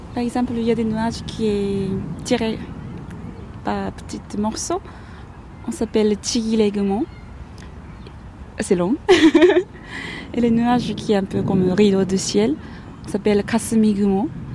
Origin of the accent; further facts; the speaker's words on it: Nagasaki, Japan; French is a second language; Je viens de Nagasaki, c'est dans le sud du Japon.